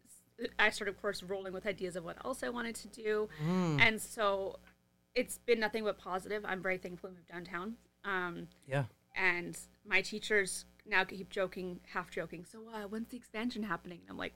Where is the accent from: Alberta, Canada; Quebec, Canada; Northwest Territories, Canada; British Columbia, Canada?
British Columbia, Canada; Vancouver; Like, I grew up in Vancouver.